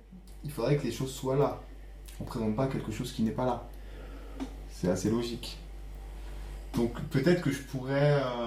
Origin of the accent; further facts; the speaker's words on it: Switzerland; Parce que je suis suisse.